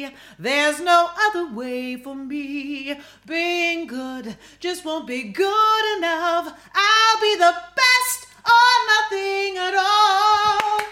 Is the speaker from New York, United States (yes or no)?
yes; New York, United States; do you want to do Miss Greater Syracuse? And I was from New York.